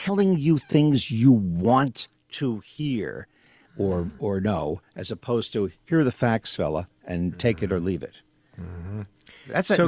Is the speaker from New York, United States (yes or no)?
yes; Brooklyn, New York, United States; Well, I'm from Brooklyn.